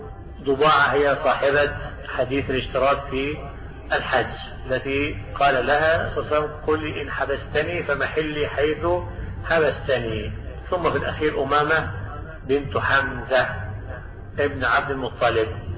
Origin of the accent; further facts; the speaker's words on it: Egypt; وعندنا في مصر